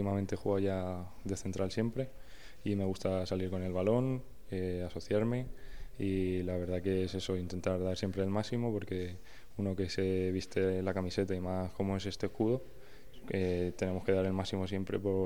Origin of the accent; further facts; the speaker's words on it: Murcia, Region of Murcia, Spain; Porque me fui con 16 años, aquí antes no daba la oportunidad, y vuelvo a casa. La verdad que yo he crecido aquí en Murcia y me siento como un murciano más.